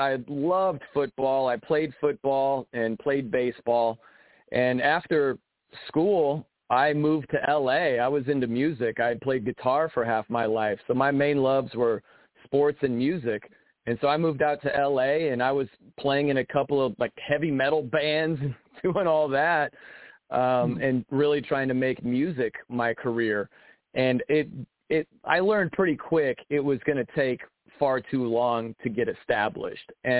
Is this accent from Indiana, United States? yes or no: yes; South Bend, Indiana, United States; now in Indianapolis, United States; went back to South Bend and had my first job in my hometown.